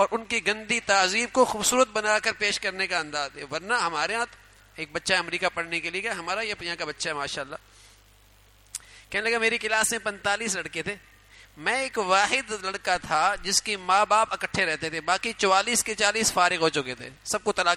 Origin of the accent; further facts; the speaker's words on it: Pakistan; کی اتنی برائیاں سنائی گئیں کہ ہم بس اوقات اپنی نسبت کرتے ہوئے شرماتے ہیں کہ میں پاکستانی ہوں